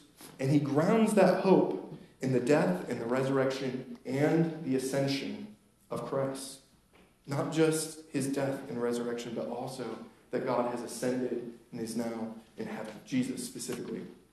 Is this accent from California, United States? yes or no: no; New York, United States; And we moved down here like 5 or 6 years ago, coming from New York most recently. And we grew up in New York, very fortunate to have pastors as dads, both of us.